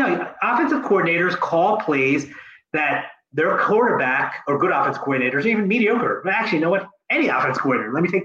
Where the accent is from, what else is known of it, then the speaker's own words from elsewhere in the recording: Philadelphia, Pennsylvania, United States; I'm just not impressed, and maybe this is just the native Philadelphia in me. You know, I'm born and raised in Philly.